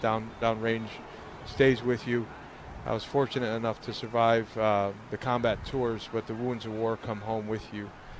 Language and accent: English; Manhattan, New York, United States; born there; I was born in Manhattan.